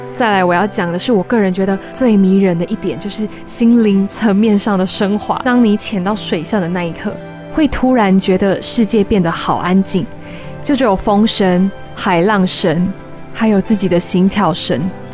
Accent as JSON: {"language": "Chinese", "town": "Hengchun", "region": "Pingtung County", "country": "Taiwan", "tie": "born or raised there", "said": "上次啊，和小子一起带大家认识我的家乡恒春半岛"}